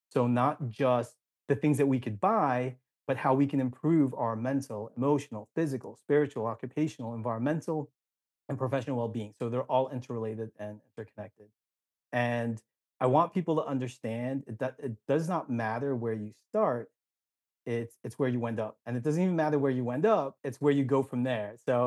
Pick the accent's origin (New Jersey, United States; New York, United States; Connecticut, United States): New Jersey, United States; And so I grew up in New Jersey. I grew up in the third largest city. So I grew up in an urban environment